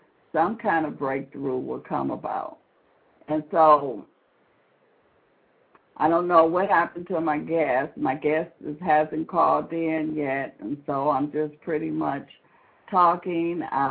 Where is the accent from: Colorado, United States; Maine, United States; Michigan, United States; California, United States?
Michigan, United States; Detroit; I'm from the Detroit, Michigan area.